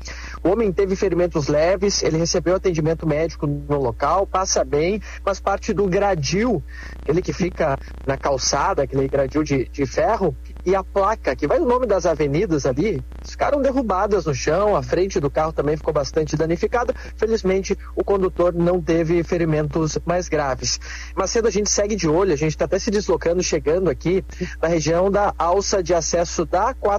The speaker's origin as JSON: {"language": "Portuguese", "town": "Santana do Livramento", "region": "Rio Grande do Sul", "country": "Brazil", "tie": "born or raised there", "said": "É verdade, lá em Santana do Livramento, na minha terra"}